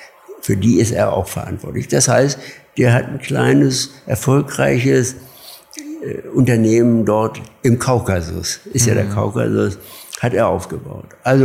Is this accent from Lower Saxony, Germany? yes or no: yes; Burgwedel, Lower Saxony, Germany; Und er kommt ja aus Hannover, ich komme aus Großbuchwedel.